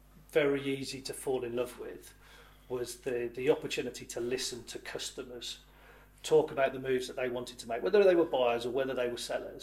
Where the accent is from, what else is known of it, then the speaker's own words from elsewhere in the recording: Bromsgrove, West Midlands, United Kingdom; just down the road in my hometown in Bromsgrove